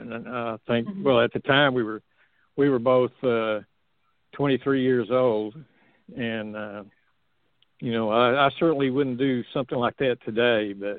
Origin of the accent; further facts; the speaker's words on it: Texas, United States; Of course, I'm from Texas, and I've always been a boater.